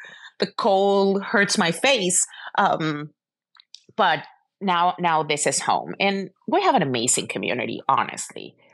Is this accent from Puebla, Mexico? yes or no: no; Mexico City, Mexico; born and raised in Mexico City